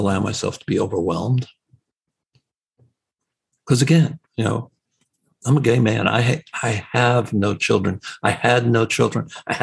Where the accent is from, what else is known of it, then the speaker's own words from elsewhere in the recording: New Jersey, United States; driving around basically saying, hi, I'm from New Jersey.